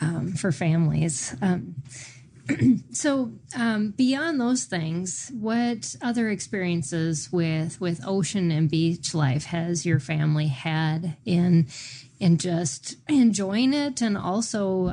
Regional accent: Minnesota, United States; I grew up in Minnesota and we would take week trips up to the Boundary

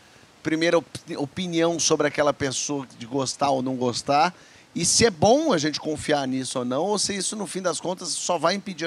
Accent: São Paulo, Brazil; moved away as an adult; now in Rio de Janeiro, Brazil; Eu lembro quando eu vim morar no Rio, aconteceram duas coisas muito marcantes. Eu vivi a vida inteira em São Paulo, tenho meus amigos todos de infância, são de São Paulo

